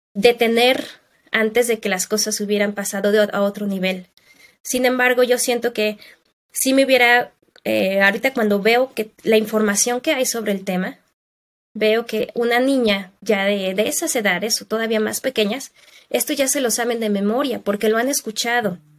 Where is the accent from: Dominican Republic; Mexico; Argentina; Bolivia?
Mexico; moved away; also born or lived in United States / Hungary; yo me fui de México, viví en Estados Unidos 7 años y después viví en Hungría 5 años.